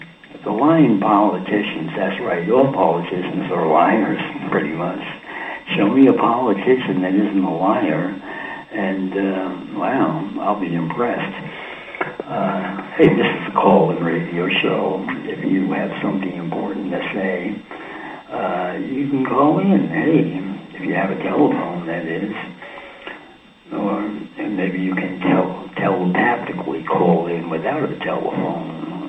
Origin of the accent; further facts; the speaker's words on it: East Coast, United States; Hey, I'm from the East Coast. We can talk fast, faster than you can even listen.